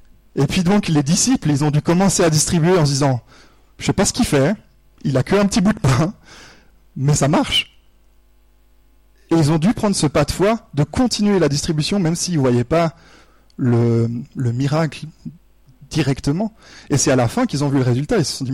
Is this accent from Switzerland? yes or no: yes; Switzerland; et j'ai fait tous mes petits calculs en tant que bon Suisse.